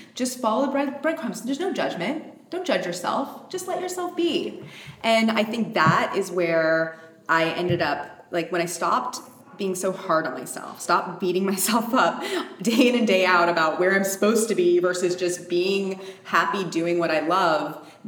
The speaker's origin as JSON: {"language": "English", "town": "San Jose", "region": "California", "country": "United States", "tie": "born or raised there", "said": "So, grew up in Northern California, San Jose. And then when we lived in an apartment, and my dad, and this was since I was 2 years old"}